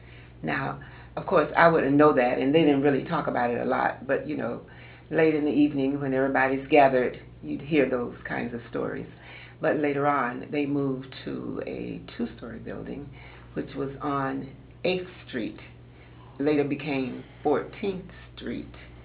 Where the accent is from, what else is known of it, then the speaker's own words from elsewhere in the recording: Sarasota, Florida, United States; Well, I was born here in Sarasota in 1938. And my grandparents moved here with 15 children in 1925. From Georgia, Quitman, Georgia, I believe it was. So I was very fortunate to have them raise me.